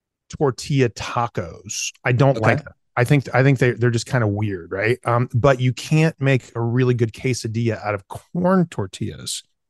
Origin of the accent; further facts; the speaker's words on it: the South, United States; accent: Southern; And I grew up in the South, so that's the reason I can talk like this. Especially if I get on the phone with my parents for an hour, this is exactly what I sound like.